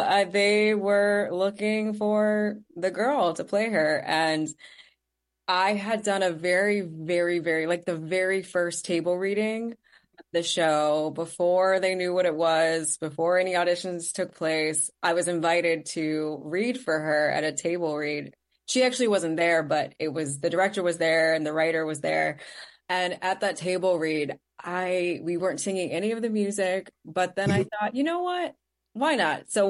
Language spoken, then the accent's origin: English; Chesapeake, Virginia, United States; moved away as an adult; I am originally from Chesapeake, Virginia. Yeah, so I'm a Virginia girl and I moved to New York for college.